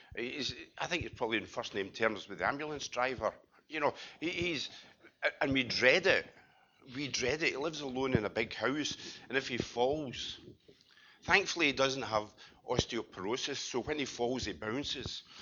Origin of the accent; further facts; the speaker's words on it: Scotland, United Kingdom; it just remains for me as a Scotsman to say Happy New Year.